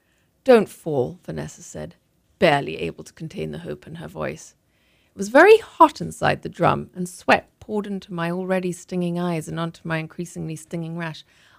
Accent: Zimbabwe; the memoir I wrote of my own childhood growing up in Rhodesia

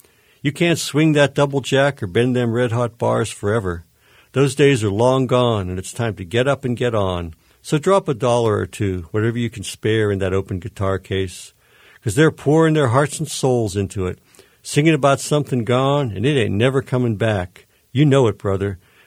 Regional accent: West Mifflin, Pennsylvania, United States; where I grew up in West Mifflin was probably no more than two miles from the Homestead Mills

